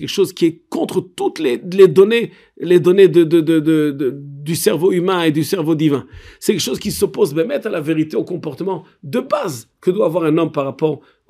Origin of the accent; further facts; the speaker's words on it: France; quand nous on était jeunes, quand on était enfants en France